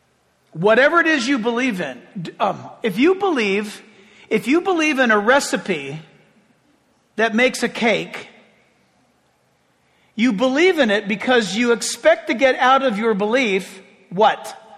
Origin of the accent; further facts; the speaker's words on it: United States; born there; I'm an American, and also I was born in the United States.